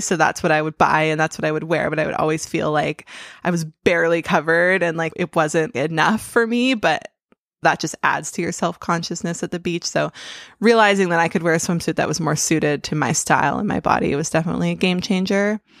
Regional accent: Vancouver, British Columbia, Canada; growing up in Vancouver. We're a coastal city, so my family went to the beach a lot.

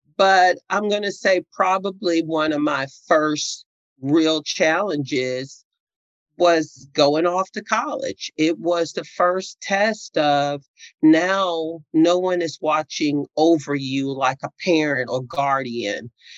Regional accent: New York City, New York, United States; moved away as an adult; now in South Carolina, United States; So I'm from the west side of Manhattan, Upper West Side, 145th Street between Amsterdam and Broadway. I grew up in Common Avenue Baptist Church.

